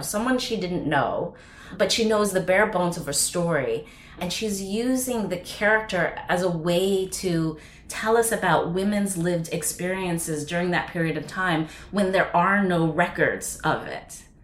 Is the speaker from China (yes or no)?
yes; Taishan, Guangdong, China; So this is the southern part of China in Guangzhou, in the Guangdong province. I'm from Toisan, and I'm pretty sure she's also from Toisan.